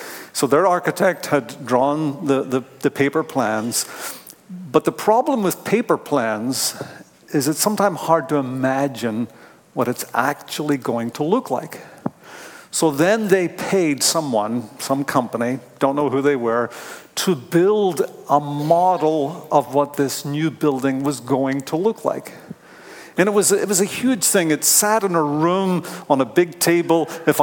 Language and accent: English; Belfast, Northern Ireland, United Kingdom; now in United States; So I'm from Northern Ireland. I was born in Belfast.